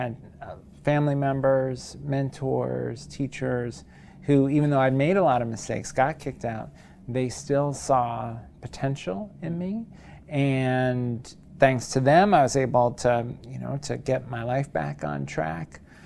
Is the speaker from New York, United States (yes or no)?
yes; New York City, New York, United States; So I'm originally from New York City, the son of public school teachers.